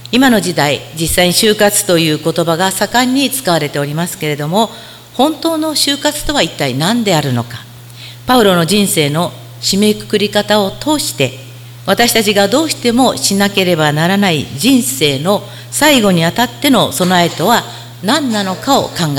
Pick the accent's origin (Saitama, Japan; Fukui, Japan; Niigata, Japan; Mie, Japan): Mie, Japan; Ise; also born or lived in United States; 私は伊勢の方の出身ですので、中学の同窓会に行くチャンスがあって